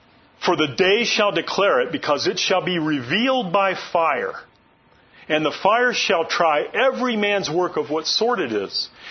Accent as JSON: {"language": "English", "region": "Florida", "country": "United States", "tie": "born or raised there", "said": "I grew up in Florida. There are just groves of oranges and grapefruits there."}